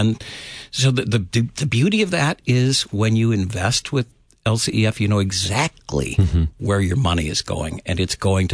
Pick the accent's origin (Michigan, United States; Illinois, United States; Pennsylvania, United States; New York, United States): Michigan, United States; I grew up in Michigan.